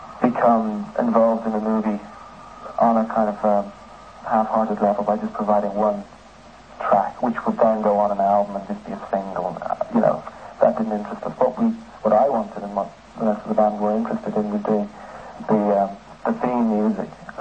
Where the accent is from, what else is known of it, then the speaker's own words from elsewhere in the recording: Dublin, Leinster, Ireland; No, but then cinema was very boring when I was growing up.